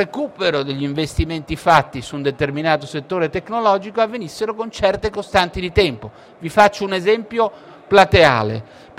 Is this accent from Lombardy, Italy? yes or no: no; Genoa, Liguria, Italy; io sono di Genova